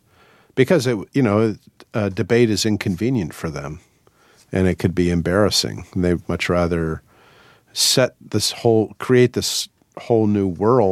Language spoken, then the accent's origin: English; Washington, District of Columbia, United States; I grew up in Washington, so I knew I was reading the Washington Post